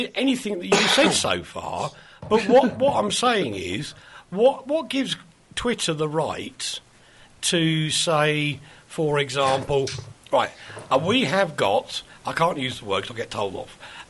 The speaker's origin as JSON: {"language": "English", "region": "England", "country": "United Kingdom", "said": "because I'm English, I was taught to drive on the other side of the road."}